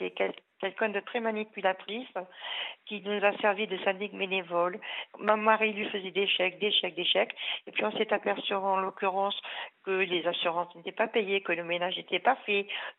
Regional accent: Lourdes, Occitanie, France; born there; Et moi, je suis née à Lourdes, une famille de politiques. Donc, je suis quand même une Pyrénéenne.

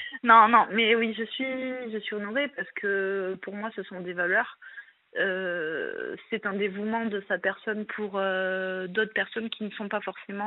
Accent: South-West France, France; ma famille est à 1000 km de là où nous habitons. Nous sommes originaires du sud-ouest de la France.

